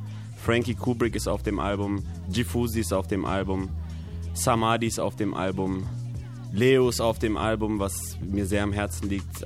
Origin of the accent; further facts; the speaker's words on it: Kassel, Hesse, Germany; now in Stuttgart, Germany; Daher sind meine Wurzeln eritreisch. Ich bin in Kassel groß geworden und bin dann vor etwa 4 Jahren nach Stuttgart gezogen.